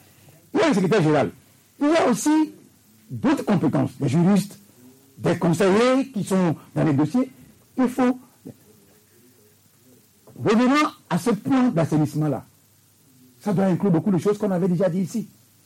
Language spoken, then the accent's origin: French; Togo; Ce ne sont pas les compétences qui manquent chez nous au Togo.